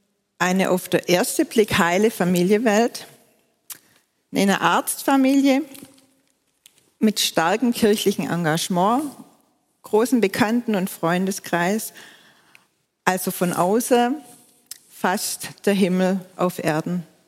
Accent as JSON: {"language": "German", "region": "Baden-Württemberg", "country": "Germany", "accent": "Swabian", "said": "wie man unschwer hört, komme ich aus Baden-Württemberg und ich hoffe, ich schwäbe nicht zu sehr, weil wenn ich aufgeregt bin, dann kommt es noch viel mehr."}